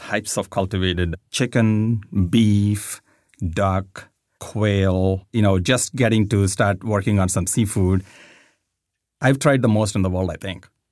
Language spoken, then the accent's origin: English; India; I grew up in India. My dad's a veterinarian. So I grew up around animals and I grew up eating meat.